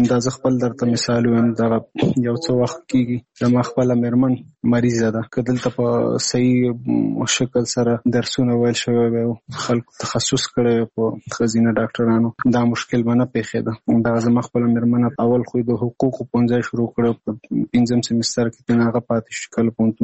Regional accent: Nangarhar, Afghanistan; now in Kabul, Afghanistan; زموږ کور په ننګرهار کې دی، زه په کابل کې یم.

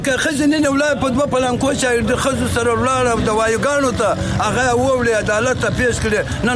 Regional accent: Afghanistan; موږ افغان یو، موږ مسلمان یو

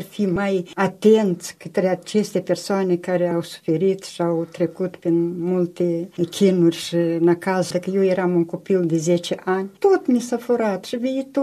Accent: Băbulești, Florești District, Moldova; Și am mers la Florești, că eu sunt din Florești, satul Băbulești, primăriile ne răspundeau că n-au bani.

